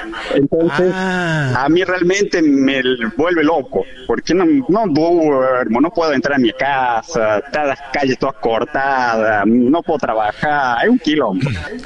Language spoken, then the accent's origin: Spanish; Argentina; No, no soy italiano, soy argentino.